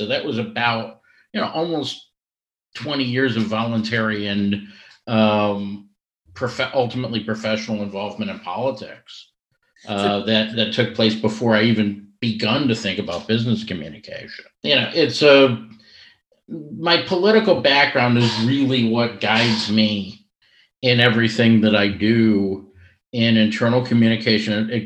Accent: Midwest, United States; moved away as an adult; now in United Kingdom; I'd lived in the West Coast. I'd lived in the South. I'd lived in the East Coast. I grew up in the Midwest.

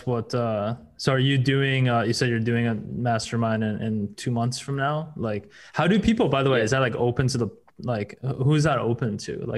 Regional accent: Wisconsin, United States; I grew up in Wisconsin.

